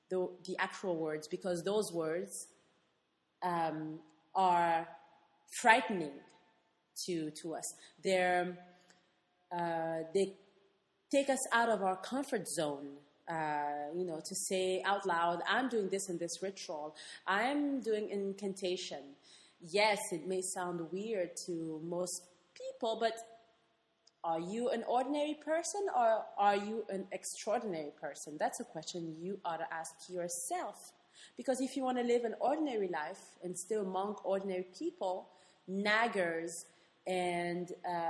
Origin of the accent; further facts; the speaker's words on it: Gabon; I grew up in Central Africa in a country called Gabon, which is on the coast, on the west coast of Africa. So I always had the beach and I always had the forest. And I was surrounded by nature.